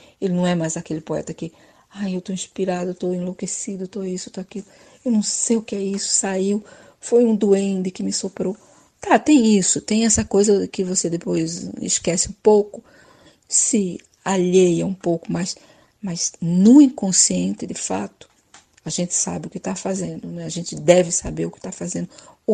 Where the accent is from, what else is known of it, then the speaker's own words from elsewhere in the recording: Recife, Pernambuco, Brazil; now in Curitiba, Brazil; eu praticamente não nasci no Recife, mas vivi no Recife desde os 3 anos de idade, até o momento que eu mudei para Curitiba